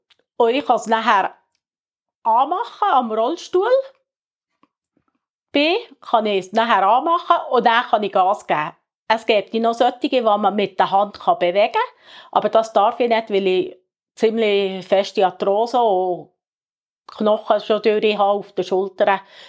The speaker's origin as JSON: {"language": "German", "town": "Adelboden", "region": "Bern", "country": "Switzerland", "tie": "born or raised there", "said": "Ich bin in Sadelboden aufgewachsen und bin daheim geboren in den vier Wänden, Holzwänden."}